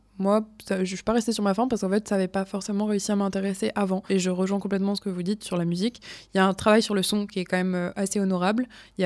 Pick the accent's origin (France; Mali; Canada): France; de découvrir ce que j'ai loupé en grandissant en France